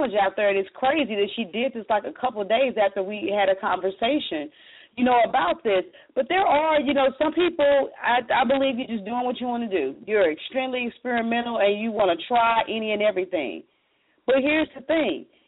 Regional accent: St. Louis, Missouri, United States; You know, for those of you that know I'm from St. Louis, I was a hairstylist for many, many years.

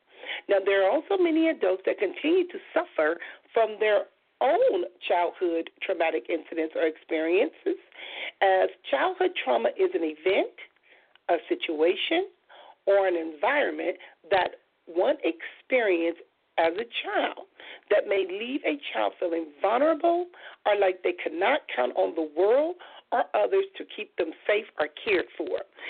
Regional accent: Compton, California, United States; especially growing up in Compton

